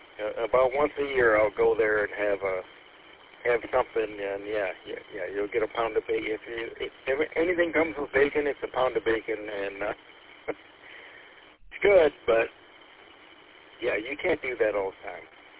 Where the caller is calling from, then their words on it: Birch Run, Michigan, United States; I'm in Birch Run.